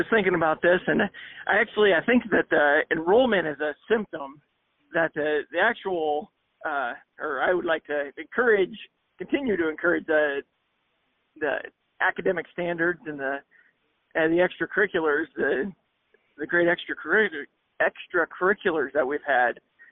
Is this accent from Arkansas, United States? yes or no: no; Guthrie Center, Iowa, United States; So, yeah, I grew up in Guthrie Center. I've been resident all my life. I graduated from Guthrie Center in 2003.